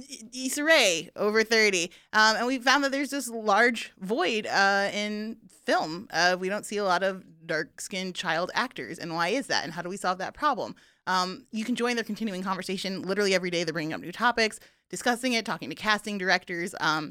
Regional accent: Midwest, United States; I really thought I was prepared being a Midwesterner

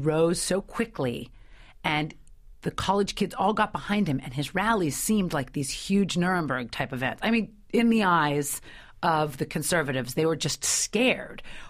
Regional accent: San Francisco, California, United States; now in New York, United States; I'm a liberal. I'm from San Francisco. I live in New York.

